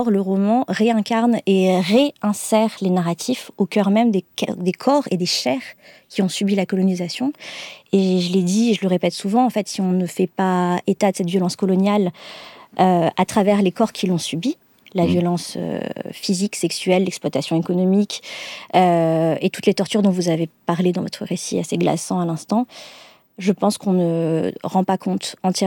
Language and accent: French; Madagascar; Moi, je suis native et de nationalité malgache. J'ai grandi à Madagascar, mais j'ai fait toutes mes études dans le cursus français, dans le système de la coopération culturelle française